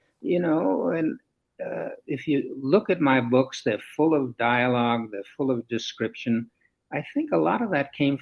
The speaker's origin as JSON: {"language": "English", "town": "New York City", "region": "New York", "country": "United States", "tie": "born or raised there", "said": "When I was a boy growing up in New York City, my great love was for radio."}